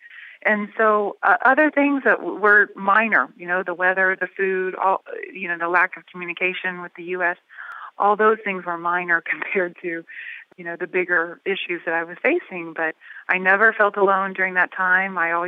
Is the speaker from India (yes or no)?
no; Texas, United States; you know, I'm from Texas.